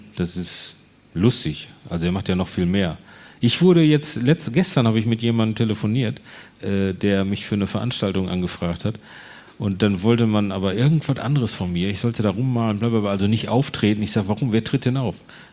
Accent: Bochum, North Rhine-Westphalia, Germany; weil ich komme ja aus Bochum

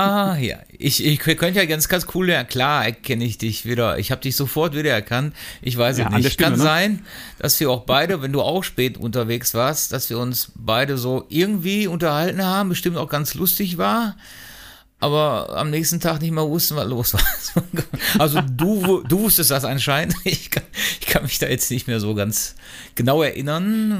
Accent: Essen, North Rhine-Westphalia, Germany; ich wurde geboren hier in Essen auch, im Alfred-Krupp-Krankenhaus, wenn du das genau wissen möchtest. Ja, bin dann groß geworden, erst noch mit meinen Eltern, weil die noch sehr jung waren, in Heising irgendwie. Danach in Rüttenscheid, da bin ich auch sehr lange gewesen.

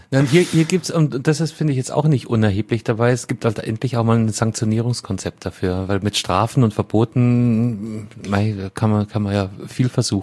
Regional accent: Bavaria, Germany; In meiner Heimat, ja, vom Bundesland her, hast du recht, ja.

